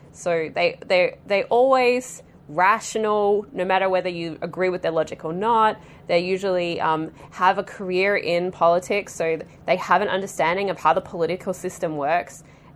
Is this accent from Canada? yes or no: no; Australia; I'm Australian, so what, after a few months of being in this new country and I'm knowing very little about the political landscape